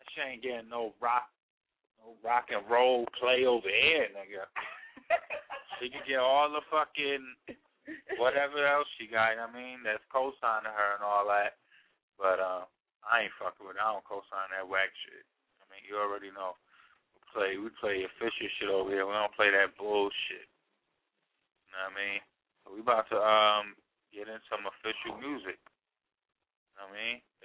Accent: New York, United States; growing up in New York, I mean, everybody used it.

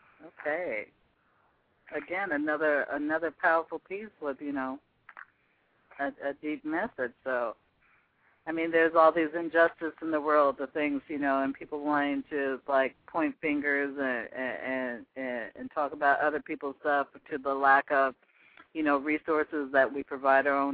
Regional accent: Pacific Northwest, United States; showcase the talents of you guys with my people here in the Pacific Northwest.

